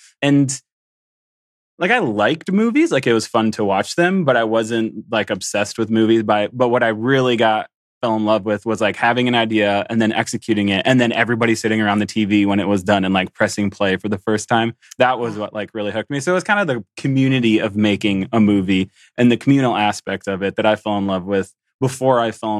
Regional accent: Michigan, United States; now in St. Louis, United States; I grew up in Michigan and then kind of wandered around through a handful of different colleges and then ended up eventually graduating from one just outside of town here in St. Louis.

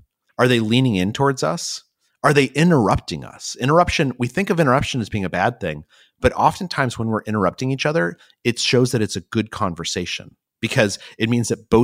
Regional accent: Albuquerque, New Mexico, United States; what I liked about growing up in Albuquerque

